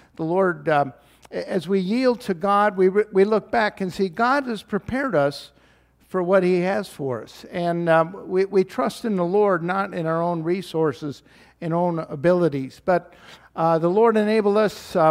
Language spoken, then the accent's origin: English; Chicago, Illinois, United States; now in Sydney, Australia; my brothers and I are from Chicago.